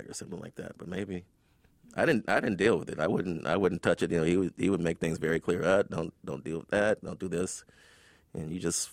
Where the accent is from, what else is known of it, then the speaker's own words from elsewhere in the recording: Chicago, Illinois, United States; As a poor black kid growing up in Chicago, I mean, you're just very observant.